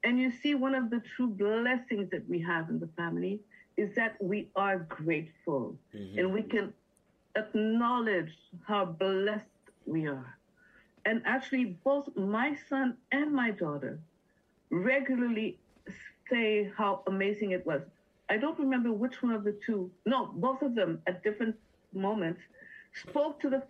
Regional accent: Outremont, Quebec, Canada; I tell you I come from Outremont.

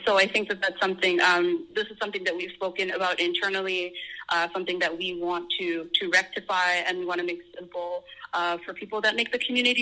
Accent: Montreal, Quebec, Canada; I was born and raised in Little Burgundy, and very similar to what you said, growing up, I could walk down the street and see a lot of people that looked like me. I'm a dark-skinned black woman

